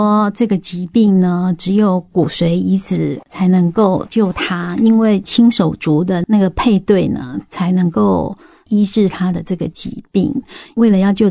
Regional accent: Taipei, Taiwan; now in Zhongli, Taiwan; 对，因为我是从台北嫁到中立

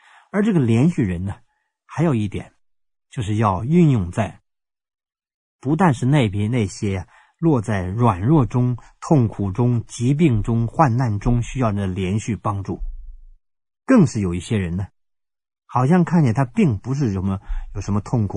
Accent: China; 可是我们中国人什么呢？

